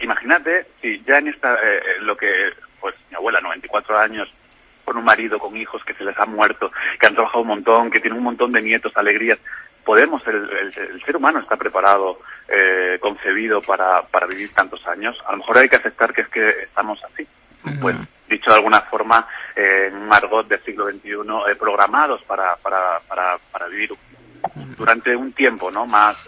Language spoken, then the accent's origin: Spanish; Extremadura, Spain; he aceptado que soy afortunado desde que me parieron mis padres, mi tierra, Extremadura.